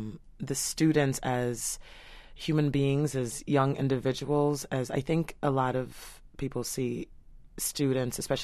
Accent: New York City, New York, United States; I'm also a New Yorker, too. You can add that.

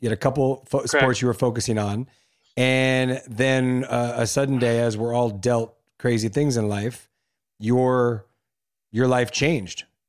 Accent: City of Industry, California, United States; also born or lived in La Puente; I'm from La Puente. I grew up in City of Industry.

